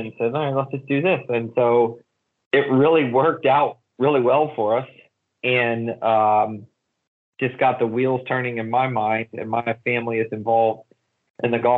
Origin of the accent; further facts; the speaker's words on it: Charlotte, North Carolina, United States; moved away as an adult; now in Cincinnati, United States; No, I'm from Charlotte originally, but I have been in Cincinnati since 2008. I came here with the company I used to work for right out of college